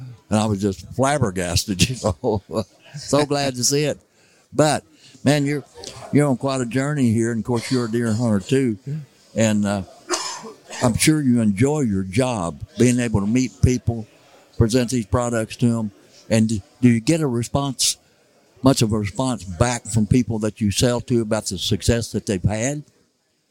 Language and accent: English; East Prairie, Missouri, United States; I was born and raised in East Prairie.